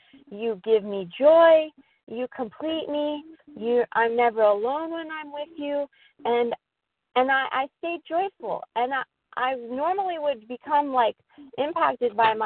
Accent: California, United States; I'm from Southern California, and it's really there's a lot of sunshine today

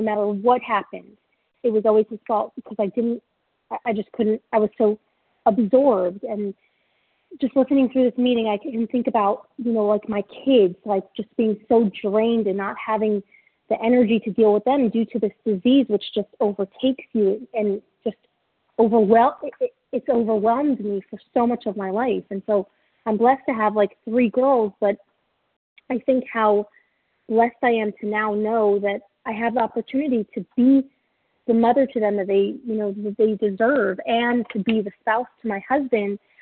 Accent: Florida, United States; I'm from Florida, grateful, recovered, compulsive eater.

